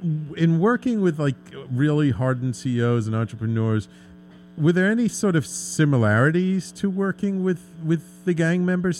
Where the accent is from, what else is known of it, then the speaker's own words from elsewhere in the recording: Bronx, New York, United States; because I grew up in the Bronx, but I didn't hang out too much with gangbangers.